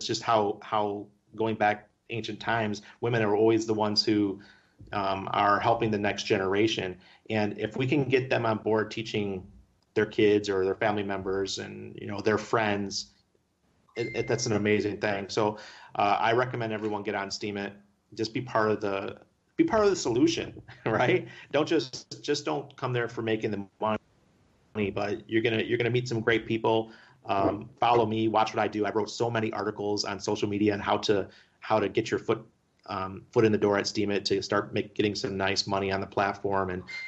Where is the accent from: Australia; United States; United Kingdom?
United States; New York; I just saw something today that New York State, I'm from New York, so when I see New York State news about Bitcoin, I always pay attention.